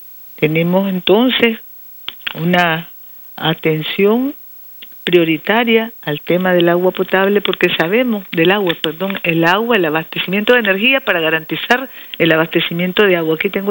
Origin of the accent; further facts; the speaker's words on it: Nicaragua; porque es lo que somos, familia nicaragüense que vive con valores cristiano y solidario